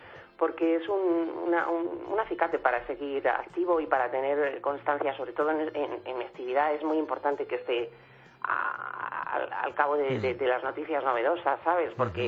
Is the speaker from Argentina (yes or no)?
no; Madrid, Community of Madrid, Spain; De Madrid.